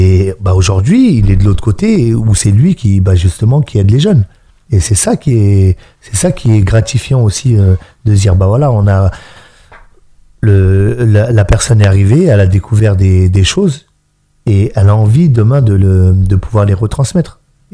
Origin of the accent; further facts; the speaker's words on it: Mantes-la-Jolie, Île-de-France, France; quand on est né et qu'on a grandi à Mantes-la-Jolie, on est mine de rien mis dans une case.